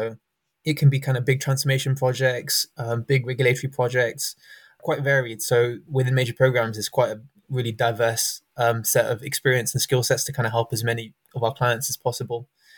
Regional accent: London, United Kingdom; So I'm coming from London, West London.

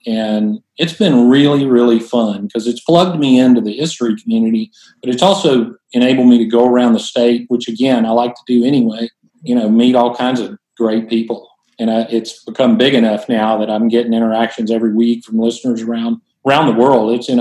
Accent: Texas, United States; And then, of course, growing up in Texas, you get Texas history in fourth and seventh grade.

